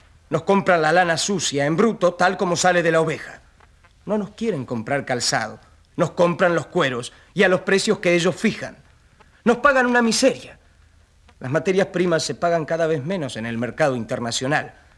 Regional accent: Uruguay; Yo, como uruguayo, quisiera decirles a todos los hermanos latinoamericanos

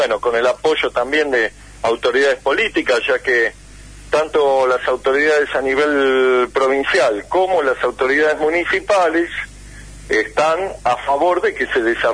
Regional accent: Buenos Aires, Argentina; Yo soy de Buenos Aires

